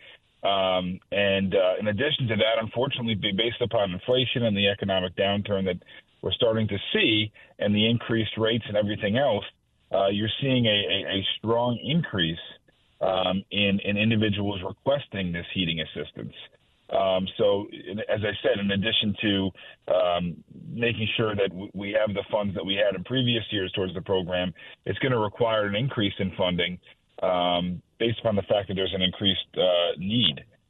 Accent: Brookfield, Connecticut, United States; it runs from essentially from Brookfield, where that's my hometown, all the way up to the Massachusetts border.

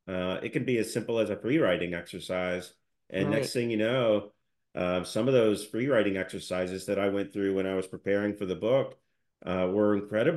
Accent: United States; I'm from the Southeast Coast and I live in the Midwest, and I felt like I'd kind of surrendered a dream of being on the water. And I'd grown up like Huck Finn with a motor on the Intercoastal Waterway

